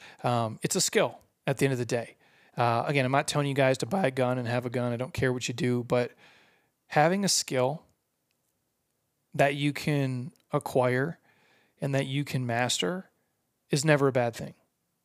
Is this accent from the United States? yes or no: yes; Midwest, United States; I grew up in the Midwest, okay, outside of the cities, outside of the giant metropolis area.